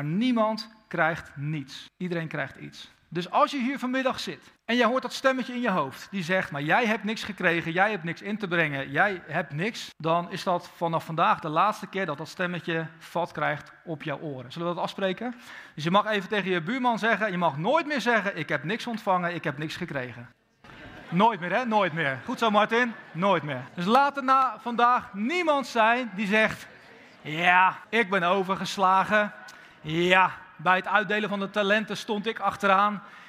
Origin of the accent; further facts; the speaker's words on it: Netherlands; Soms als Nederlanders hebben we daar zelfs schroom over.